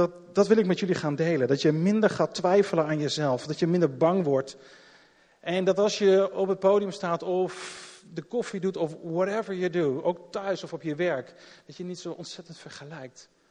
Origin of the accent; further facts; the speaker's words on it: Arnhem, Gelderland, Netherlands; Ik kom uit Arnhem.